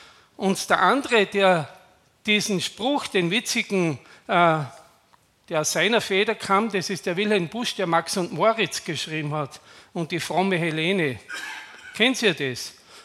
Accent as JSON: {"language": "German", "town": "Graz", "region": "Styria", "country": "Austria", "tie": "born or raised there", "said": "Ich bin ja in Graz aufgewachsen und einige von euch waren ja schon in Graz und wissen auch, in welcher Straße ich aufgewachsen bin. In der Sporgasse heißt die, die direkt zum Schlossberg hochführt."}